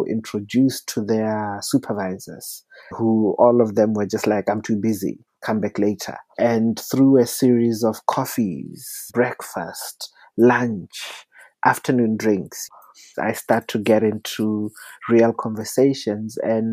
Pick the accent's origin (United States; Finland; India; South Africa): South Africa; but I also entered it as a South African who does not shy away from difficult conversations.